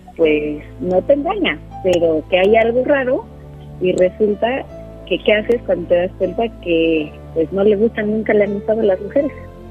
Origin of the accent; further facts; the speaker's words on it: Mexico City, Mexico; De la Ciudad de México.